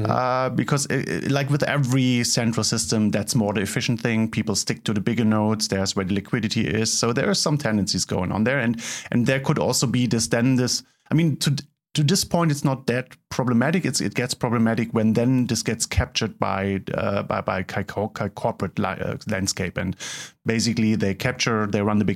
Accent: Germany; I'm from Germany.

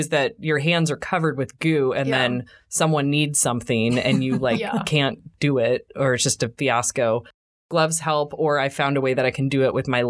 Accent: Portland, Oregon, United States; We are home cooks from Portland, Oregon.

